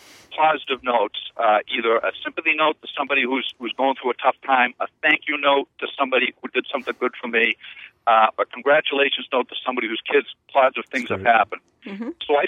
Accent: Charlestown, Massachusetts, United States; also born or lived in Wyoming; I grew up in Charlestown. I had an uncle that did life in federal prison

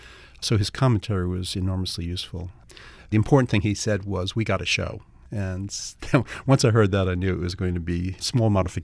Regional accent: United States; for me as an American poet

